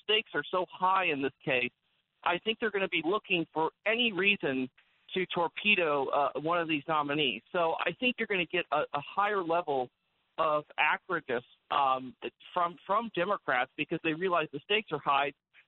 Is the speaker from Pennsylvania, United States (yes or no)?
no; California, United States; now in Washington, United States; I grew up in California. I wasn't close to where a founder's home or anything like that was.